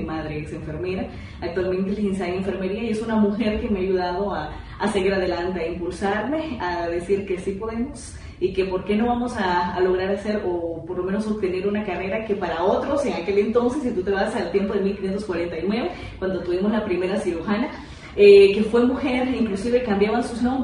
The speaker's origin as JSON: {"language": "Spanish", "country": "Honduras", "said": "Yo vengo de Honduras."}